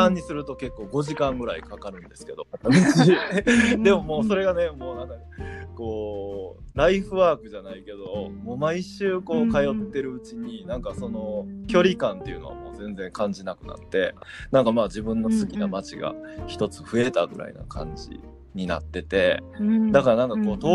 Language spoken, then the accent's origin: Japanese; Osaka, Japan; moved away as an adult; now in Kochi, Japan; そのふるさとって大阪でずっと生まれ育ってて、